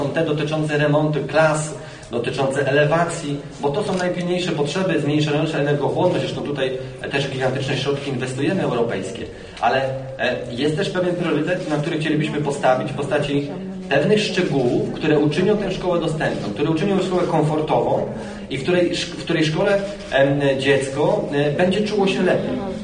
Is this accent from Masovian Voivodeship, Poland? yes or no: no; Łódź, Łódź Voivodeship, Poland; Ja jestem z Łodzi, można powiedzieć stąd